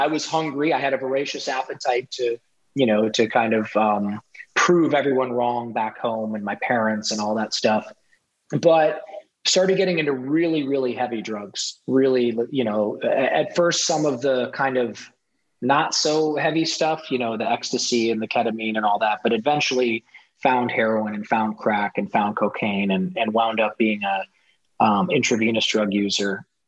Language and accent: English; Ohio, United States; And I grew up in Ohio, in a rural town in Ohio.